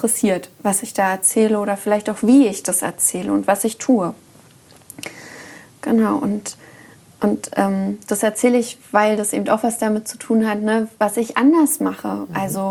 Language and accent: German; East Germany, Germany; Und ich komme ja aus dem Osten und da habe ich auch in System gelebt.